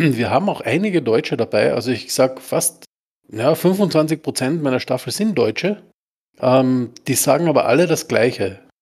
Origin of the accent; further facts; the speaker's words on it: Austria; bei uns in Österreich sagt man Vereinsmeierei.